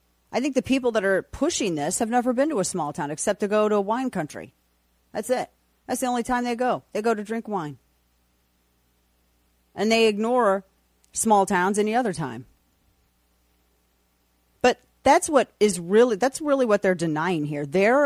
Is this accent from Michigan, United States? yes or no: no; St. Louis, Missouri, United States; like Chicago, my hometown of St. Louis.